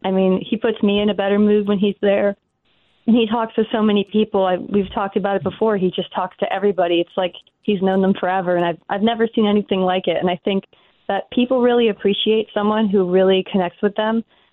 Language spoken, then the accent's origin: English; New Jersey, United States; The one thing that you have to remember is that we're from Jersey.